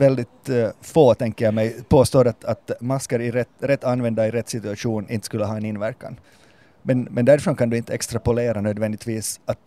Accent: Denmark; Jag kom från Danmark

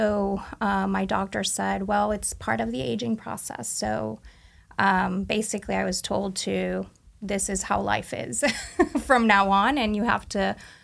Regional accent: Argentina; English is a second language; also born or lived in Canada; So I am originally from Argentina.

